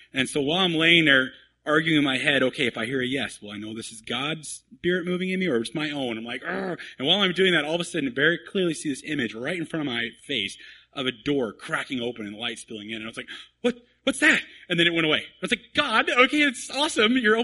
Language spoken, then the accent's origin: English; Kansas, United States; I grew up in Kansas. I can handle snow.